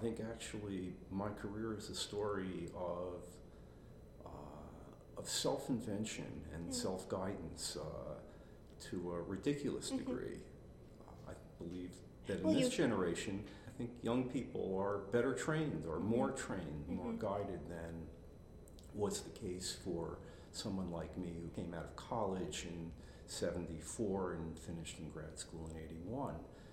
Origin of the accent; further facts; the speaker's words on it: United States; The what was probably the product of growing up in a middle-class American Jewish household